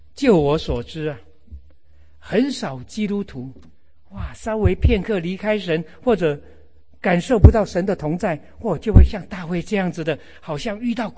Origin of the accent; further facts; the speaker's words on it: China; 我们中国人很重视祭祖拜祖先